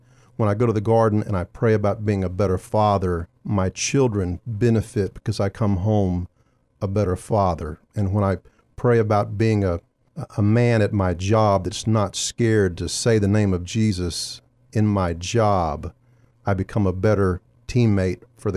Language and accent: English; Lakeway, Texas, United States; we're from Lakeway, Texas. We're from Lakeway, Texas, a very affluent area of the southwest side of Austin.